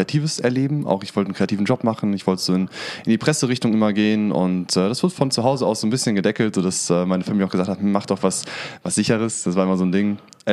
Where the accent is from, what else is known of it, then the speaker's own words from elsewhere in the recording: Bottrop, North Rhine-Westphalia, Germany; Schon immer im Ruhrgebiet habe ich gelebt. Also ich komme aus Bottrop und bin so ein Ruhrgebietskind auch.